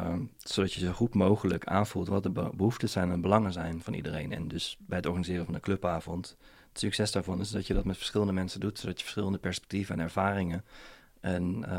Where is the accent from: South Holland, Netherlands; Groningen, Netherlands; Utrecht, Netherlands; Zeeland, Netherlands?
Utrecht, Netherlands; Soestduinen; Ik ben opgegroeid in de Soestduinen. Vlakbij Amersfoort heb je begin, een soort van eerste stukje Utrechtse Heuvelrug.